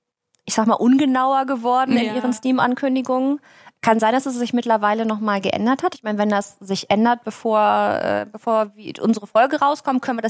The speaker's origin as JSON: {"language": "German", "town": "Münster", "region": "North Rhine-Westphalia", "country": "Germany", "tie": "born or raised there", "lives_now": "Munich, Germany", "said": "Aber Münster ist meine Heimatstadt. München ist meine Lebestadt, Arbeitsheimat"}